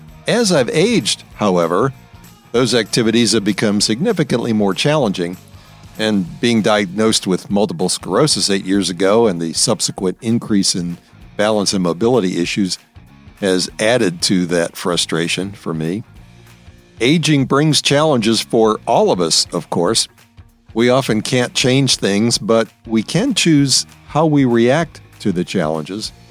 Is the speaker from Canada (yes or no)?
no; Deep South, United States; moved away as an adult; also born or lived in Wisconsin / Illinois; now in Maryland, United States; I grew up in the Deep South and only saw snow twice in my first 20-plus years. But since then, I've lived in Wisconsin and Illinois for a few years, and in the Washington-Baltimore area of Maryland for almost 40 years.